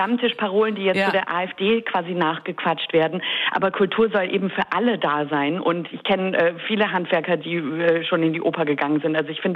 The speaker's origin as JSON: {"language": "German", "region": "Berlin", "country": "Germany", "tie": "born or raised there", "said": "Also ich bin in Berlin auch aufgewachsen, in der auch Clubkultur teilweise in den 90ern, 2000ern."}